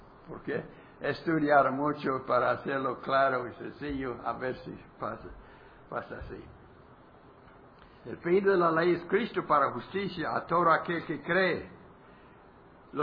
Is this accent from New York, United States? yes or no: no; Texas, United States; now in Mexico; Yo tengo que ser sujeto a la ley de México, aunque soy de los Estados Unidos. Bueno, he vivido.